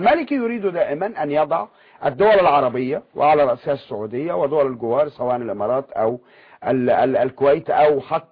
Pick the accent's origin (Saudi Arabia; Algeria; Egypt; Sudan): Egypt; كما نقول عندنا في مصر